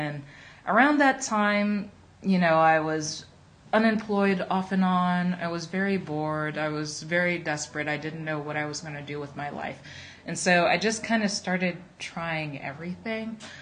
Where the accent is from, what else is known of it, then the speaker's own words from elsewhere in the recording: Maryland, United States; especially where I was from, I'm from Maryland, there weren't really any clear pathways to a career in art.